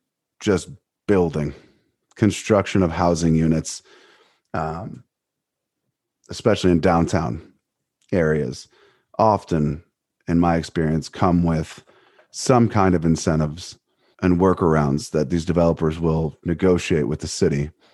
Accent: Cleveland, Ohio, United States; I'm from Cleveland, Ohio natively, and that certainly is a truth of our city at this point.

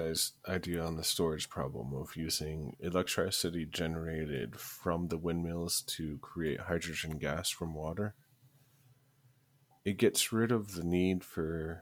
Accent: Midwest, United States; accent: Midwestern; and then I talked, and they heard my Midwestern accent

